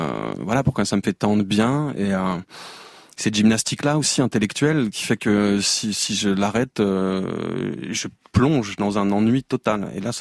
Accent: Cergy, Île-de-France, France; also born or lived in Saintonge; en arrivant à Cergy, j'ai grandi en Saint-Onge jusqu'à mes 7-8 ans, et en arrivant à Cergy

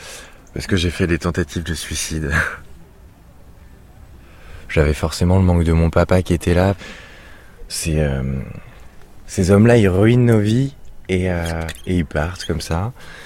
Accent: Angers, Pays de la Loire, France; born there; now in La Baule, France; j'ai 22 ans, je suis né à Angers, j'habite à La Baule, je suis né le 20 novembre 1997

